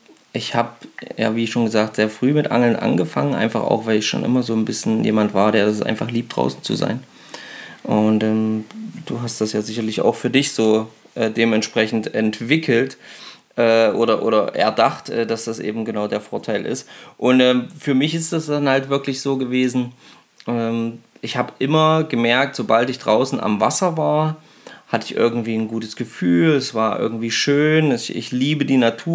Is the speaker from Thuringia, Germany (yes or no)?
yes; Thuringia, Germany; now in Naumburg, Germany; Ich komme aus Naumburg oder wohne jetzt mittlerweile in Naumburg, komme ursprünglich aus Thüringen, aber jetzt eben Naumburger seit über 15 Jahren.